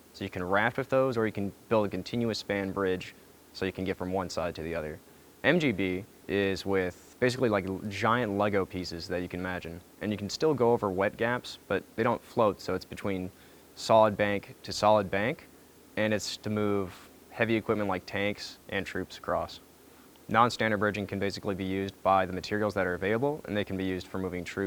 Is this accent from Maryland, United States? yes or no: no; Maricopa, Arizona, United States; I'm from Pinal County, Maricopa, Arizona.